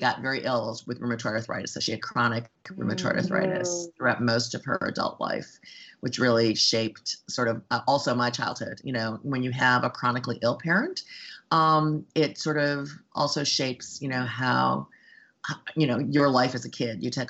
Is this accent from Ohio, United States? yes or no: yes; Cleveland, Ohio, United States; So I do think this whole growing up in Cleveland, growing up in a Jewish neighborhood, you know, being the other was, I don't think I appreciated it at the time